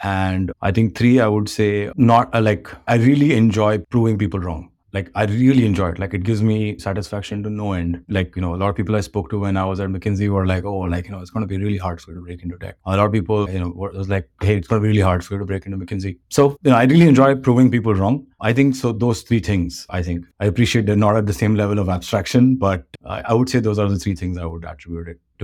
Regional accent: India; When I was younger, I grew up in India.

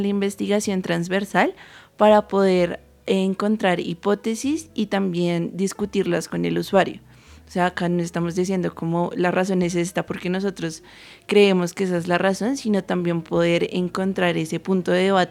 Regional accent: Bogotá, Colombia; obviamente siendo los principales, ya que somos de Bogotá

